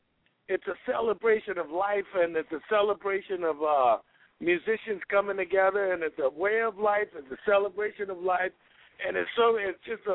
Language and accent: English; New Orleans, Louisiana, United States; It's a reflection of my life growing up in New Orleans as a kid. I grew up tap dancing on Bourbon Street in New Orleans, and I grew up shining shoes.